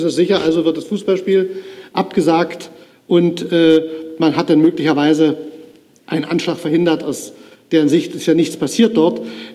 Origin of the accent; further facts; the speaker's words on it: Saxony, Germany; Ich komme zum Beispiel aus Sachsen.